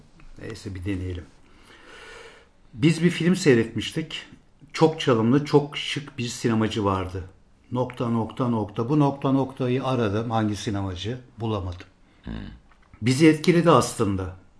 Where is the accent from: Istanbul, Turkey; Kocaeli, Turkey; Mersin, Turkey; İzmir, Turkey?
İzmir, Turkey; Ben İzmirliyim, şehirliyim biliyorsun.